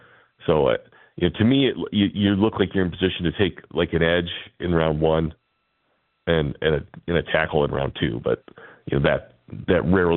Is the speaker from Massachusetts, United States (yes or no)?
no; Chicago, Illinois, United States; they know I'm from Chicago